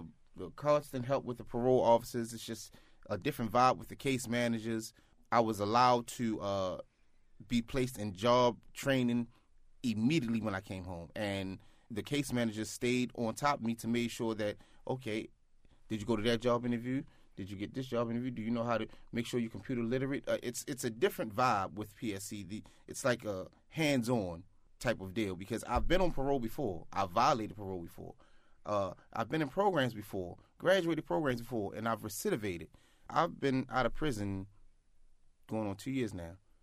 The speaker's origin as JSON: {"language": "English", "town": "Baltimore", "region": "Maryland", "country": "United States", "tie": "born or raised there", "said": "And growing up in Baltimore City, there's certain barriers, sad to say, as a black man, that we face on a day-to-day basis."}